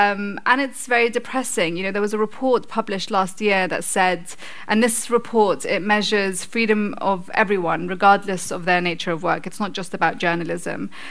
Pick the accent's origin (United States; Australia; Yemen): Yemen; Sana'a, Amanat Al Asimah; in my hometown of Sana'a, this beautiful city that you can see behind me.